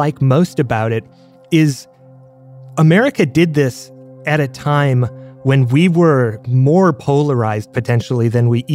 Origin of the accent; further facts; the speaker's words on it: Wisconsin, United States; I remember as a kid growing up in Wisconsin, watching the news or listening to the news at the end of the day